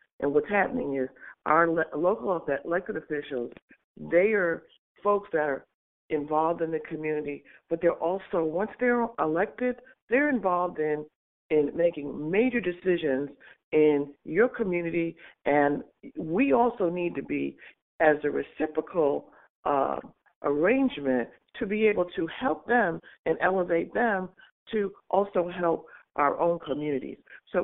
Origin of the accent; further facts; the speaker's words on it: Florida, United States; Good morning. … from Central Florida.